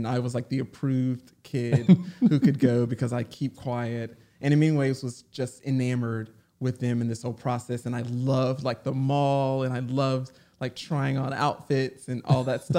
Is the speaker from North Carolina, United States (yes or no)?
yes; North Carolina, United States; now in Los Angeles, United States; But growing up in North Carolina was amazing, like surrounded by family. My extended family was in the same neighborhood that my